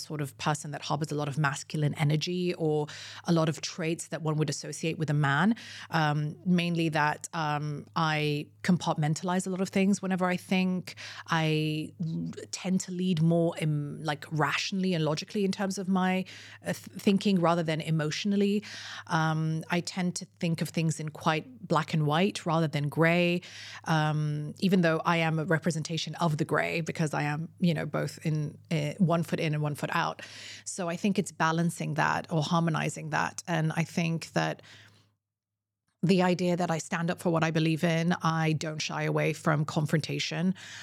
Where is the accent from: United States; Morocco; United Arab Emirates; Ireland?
United Arab Emirates; So I'm half Emirati, half Syrian. It was probably one of the first identity markers that I announced myself